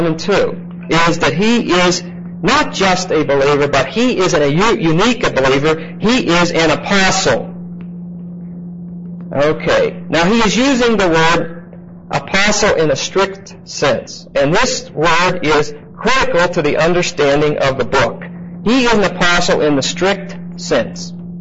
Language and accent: English; Pittsburgh, Pennsylvania, United States; Hatton's my hometown is Pittsburgh, so maybe that explains sort of the problem.